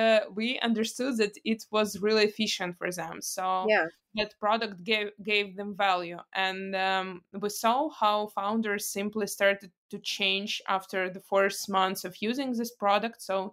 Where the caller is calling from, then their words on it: Ukraine; From Ukraine.